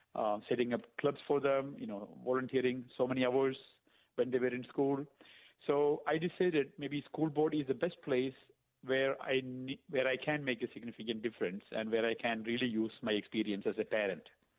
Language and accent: English; India; moved away as an adult; now in United States; I am from India. I'm an immigrant from India. I'm an engineer by profession. Came to U.S. for my master's degree in engineering.